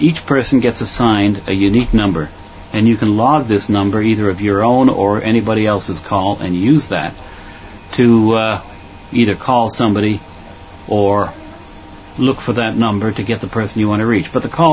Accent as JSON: {"language": "English", "town": "Boston", "region": "Massachusetts", "country": "United States", "moved": "yes", "lives_now": "Kidderminster, United Kingdom", "said": "And good morning. I'm in Kidderminster, England, even though I know the accent says I'm not a Brit, but I'm from Boston originally."}